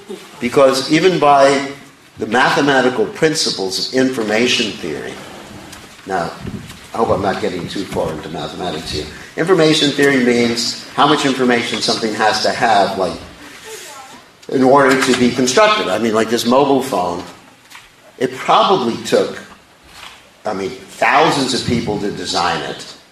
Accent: New York, United States; born there; I was born in New York, and I still can't figure it out.

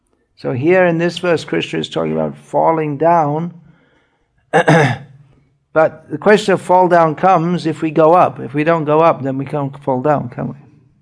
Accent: United Kingdom; because I'm from Britain and he's from Argentina

